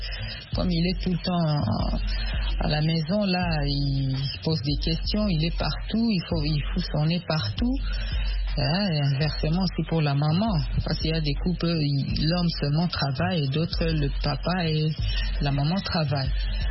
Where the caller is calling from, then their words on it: DR Congo; Bon, ici chez nous, en Afrique, particulièrement en RDC